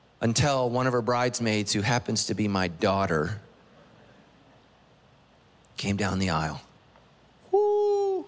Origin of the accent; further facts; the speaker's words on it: Sacramento, California, United States; I grew up in Sacramento. I thought it was the Sacramento River.